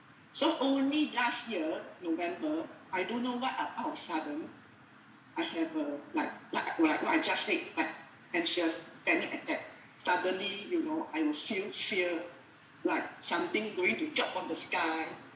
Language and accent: English; Singapore; So, I'm from Singapore. I have been to Palilai for the past 2 years.